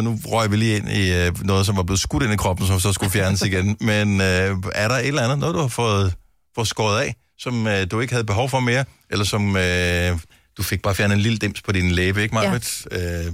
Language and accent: Danish; Jutland, Denmark; Altså, jeg er selv fra Jylland.